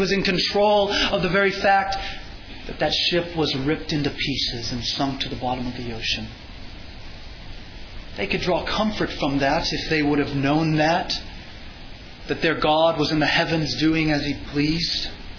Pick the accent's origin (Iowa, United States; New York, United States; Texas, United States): Texas, United States; accent: Texas; I know I can't pronounce it correctly. That's my Texas accent.